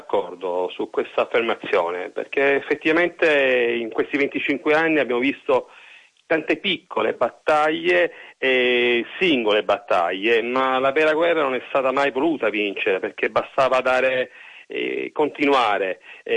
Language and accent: Italian; Palermo, Sicily, Italy; now in Florence, Italy; io sono palermitano ormai trapiantato a Firenze